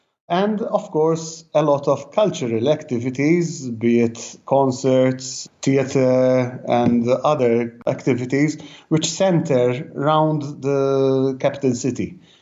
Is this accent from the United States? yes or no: no; Malta; we are born and bred in Malta. We are native of this tiny island, yeah? We travel a lot, but somehow we keep returning back home.